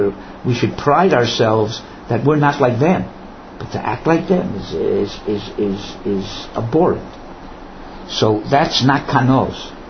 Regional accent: Miami, Florida, United States; I don't have any friends here. I come from Miami. I just got off the plane.

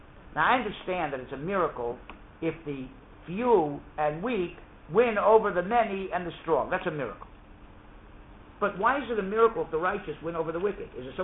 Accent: Miami, Florida, United States; I remember when I was about 17 years old, I grew up in Miami.

